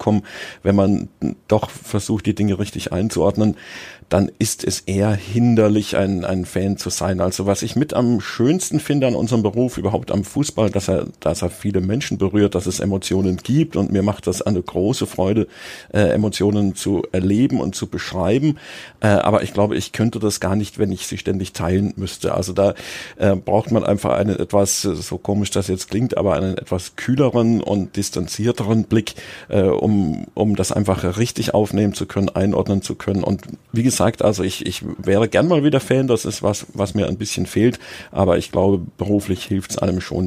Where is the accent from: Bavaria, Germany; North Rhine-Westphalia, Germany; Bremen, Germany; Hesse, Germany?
Bavaria, Germany; Munich; ich bin in München aufgewachsen, habe beim TSV Solln gespielt